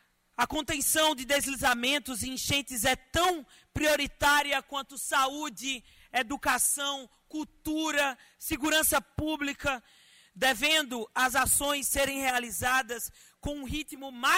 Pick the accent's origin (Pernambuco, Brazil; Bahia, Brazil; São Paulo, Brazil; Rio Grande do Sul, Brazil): Pernambuco, Brazil; Um deputado que vem lá da minha região, do Agreste Pernambucano, fortalecido nesse momento.